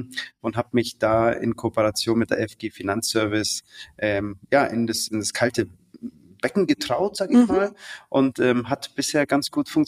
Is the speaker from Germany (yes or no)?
yes; Nuremberg, Bavaria, Germany; ursprünglich bin ich aus Nürnberg tatsächlich. Mhm. Ja. Ich bin zwar kein Franke an sich, man hört es ja glaube ich nicht wirklich raus so